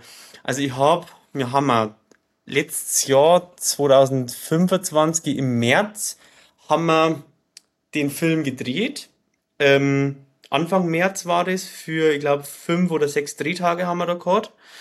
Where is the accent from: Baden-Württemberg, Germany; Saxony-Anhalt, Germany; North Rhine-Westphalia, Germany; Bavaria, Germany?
Bavaria, Germany; Ich habe mir von meiner Heimat, vom Rottal Inn, einen Kunst- und Kulturreiseführer geholt.